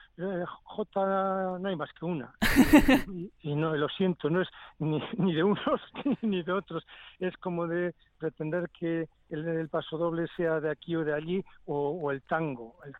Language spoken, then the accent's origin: Spanish; Basque Country, Spain; por lo menos en el País Vasco, si seguimos existiendo como vascos es gracias a la jota